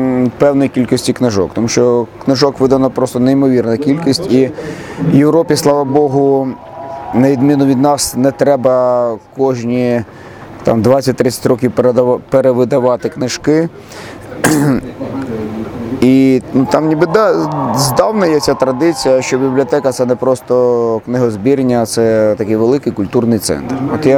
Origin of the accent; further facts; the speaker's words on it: Luhansk Oblast, Ukraine; Це моя батьківщина, я народився на Луганщині. Хоча історично це не Донбас, це все-таки Слобожанщина. Ну, так чи інакше, ми були адміністративно приналежні, до сьогодні адміністративно приналежні до Луганської області.